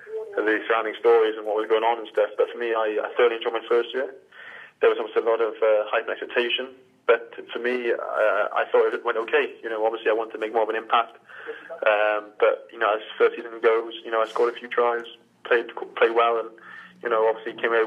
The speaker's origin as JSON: {"language": "English", "region": "Wales", "country": "United Kingdom", "tie": "born or raised there", "lives_now": "Northampton, United Kingdom", "said": "I grew up in Wales and all I knew was Wales as well"}